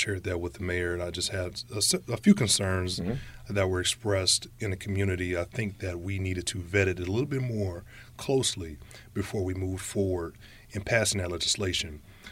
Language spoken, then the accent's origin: English; Gary, Indiana, United States; as a resident of Gary and as someone that was born and raised in Gary, know we have a blight issue.